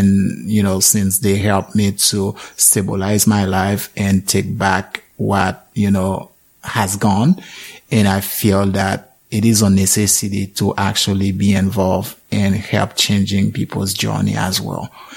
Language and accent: English; Haiti; now in United States; as you mentioned, I am from Haiti